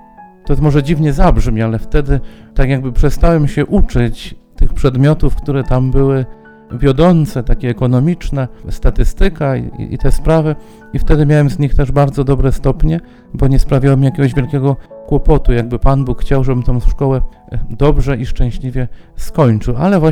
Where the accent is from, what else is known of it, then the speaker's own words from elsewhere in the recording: Raszków, Greater Poland Voivodeship, Poland; Pochodzę z Raszkowa, z parafii Podwyższenia Krzyża Świętego.